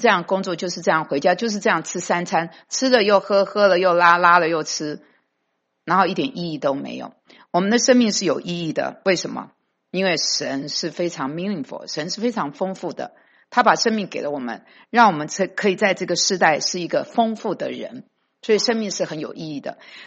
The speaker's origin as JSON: {"language": "Chinese", "country": "Taiwan", "moved": "yes", "lives_now": "United States", "said": "那我个人呢是从台湾来的，1985年在美国信主"}